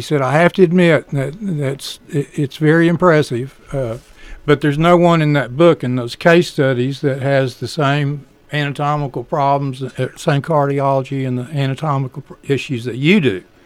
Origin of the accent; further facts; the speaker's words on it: Louisiana, United States; And having been born and raised in Louisiana, this was totally foreign to me.